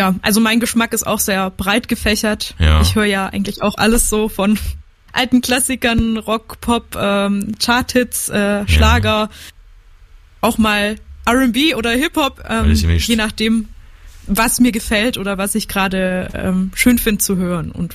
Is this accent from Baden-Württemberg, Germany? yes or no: yes; Baden-Württemberg, Germany; Genau, also ich bin vom Bodensee aus dem Landkreis Konstanz bei Radolfzell unten. Ich versuche immer meinen Dialekt ein bisschen außen vor zu lassen